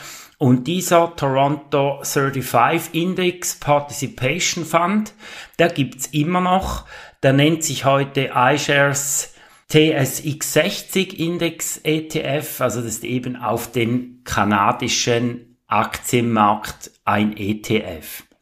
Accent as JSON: {"language": "German", "country": "Switzerland"}